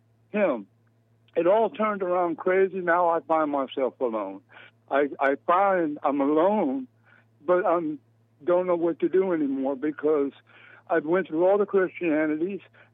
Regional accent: Key West, Florida, United States; I came up, born and raised in Key West, Florida. I started in the dark cult at the age of about 14 years of age.

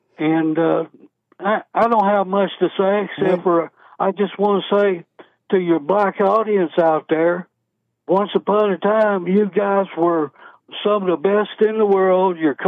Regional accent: Memphis, Tennessee, United States; born there; I'm 74 years old.

